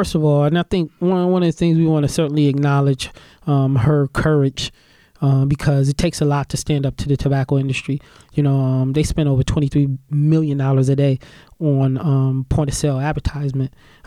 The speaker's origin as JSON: {"language": "English", "town": "Buffalo", "region": "New York", "country": "United States", "lives_now": "North Tonawanda, United States", "said": "Yeah, I'm right from the Fruit Belt, right here. You know, right here in the Fruit Belt, and I could be in Springville in one afternoon, and the next day I could be in North Tonawanda. Mm-hmm. Which is where I live, by the way."}